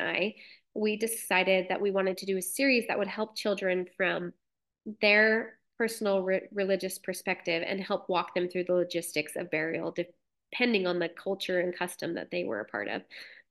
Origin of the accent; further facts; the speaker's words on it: Logan, Utah, United States; So Logan is my hometown and it still has my heart. I love Cache Valley so much.